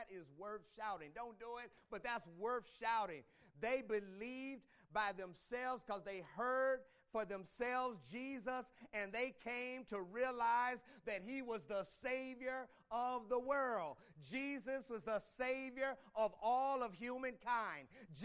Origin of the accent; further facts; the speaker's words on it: St. Louis, Missouri, United States; in my hometown back in St. Louis, Missouri, it doesn't matter who I am here.